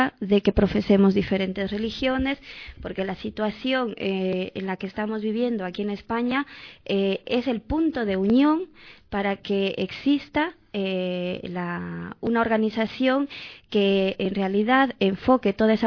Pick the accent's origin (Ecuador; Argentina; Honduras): Ecuador; now in Spain; Yo soy de origen ecuatoriano.